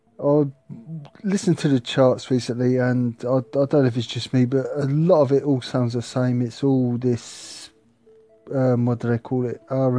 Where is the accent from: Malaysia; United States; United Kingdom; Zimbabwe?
United Kingdom; It's annoying, really, because I'm from Great Britain, United Kingdom.